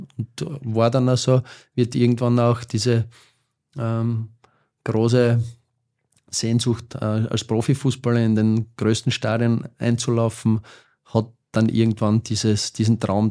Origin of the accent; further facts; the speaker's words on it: Buch bei Weiz, Styria, Austria; Und zwar in einem Dorf, in meinem Heimatort, in Buch bei Weiz